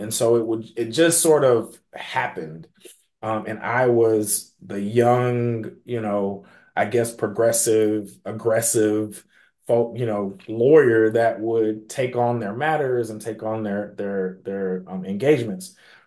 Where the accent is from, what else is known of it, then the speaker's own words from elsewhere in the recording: Atlanta, Georgia, United States; So I am an Atlanta kid, not a kid anymore, but I'm from Atlanta, Georgia, here in the United States.